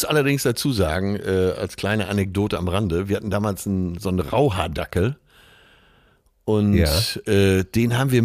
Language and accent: German; Vienna, Austria; kann ich als Wiener nur mit … … antworten.